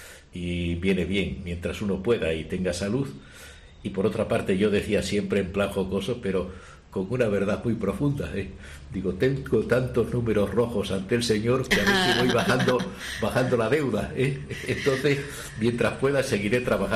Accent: Malpartida de Plasencia, Extremadura, Spain; y coadjutor segundo de Malpartida, de mi pueblo, ¿no?

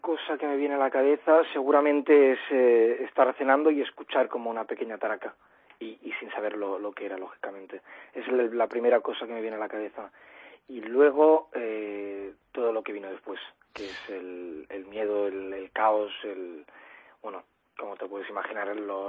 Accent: Spain; now in France; lo que me doy cuenta siendo español

